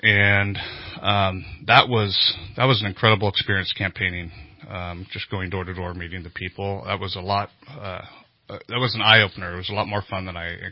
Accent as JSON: {"language": "English", "town": "Lassen", "region": "California", "country": "United States", "tie": "born or raised there", "said": "I grew up in Lassen, Modoc County on a 1,000-acre farm."}